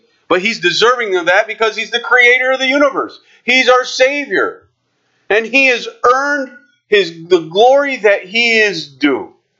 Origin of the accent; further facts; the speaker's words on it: Binghamton, New York, United States; "No, not that New York. I'm from Binghamton, New York." We have speedies.